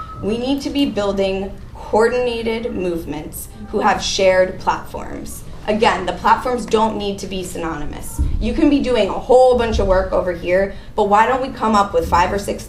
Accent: Portland, Oregon, United States; I'm also from Portland. I've lived here my whole life.

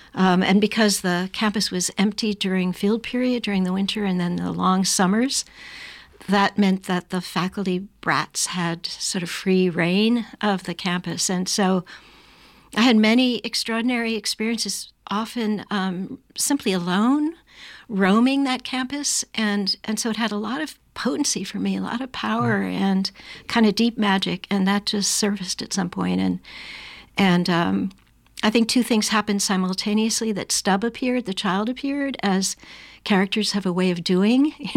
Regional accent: New York, United States; I grew up on the Bard College campus, and I think it was probably inevitable at some point that I would need to write a book that took place there

